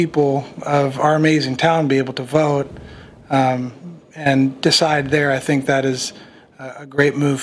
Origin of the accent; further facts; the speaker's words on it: Petersburg, Virginia, United States; As a young person growing up in Petersburg, I just really love our community.